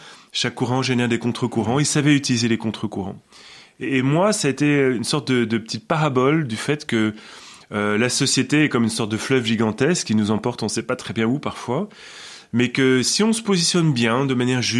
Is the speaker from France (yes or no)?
yes; Paris, Île-de-France, France; c'est vrai que j'ai grandi au cœur de Paris, dans une école où il y avait 1000 élèves, mais un seul arbre